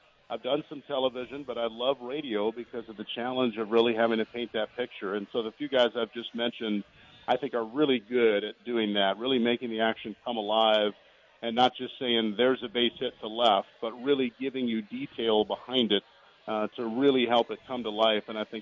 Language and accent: English; Chicago, Illinois, United States; I grew up in the Chicago area, so I was fortunate to have some outstanding announcers to listen to.